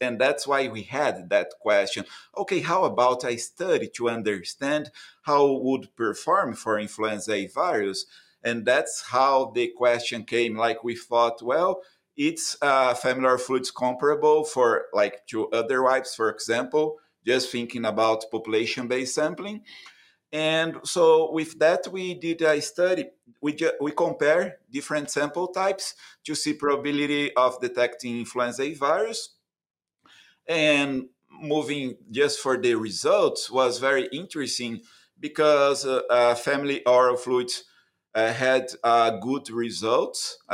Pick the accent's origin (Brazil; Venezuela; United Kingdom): Brazil; moved away as an adult; now in United States; So I got my DVM in Brazil. I'm from Brazil.